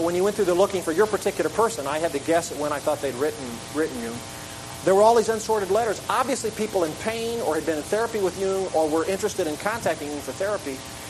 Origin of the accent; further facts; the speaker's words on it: Midwest, United States; I grew up in the Bible Belt in the Midwest.